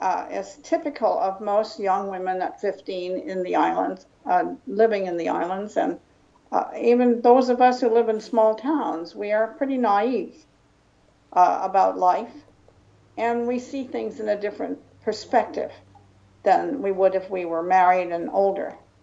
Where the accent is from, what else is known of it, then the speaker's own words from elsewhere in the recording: United States; I grew up here in the United States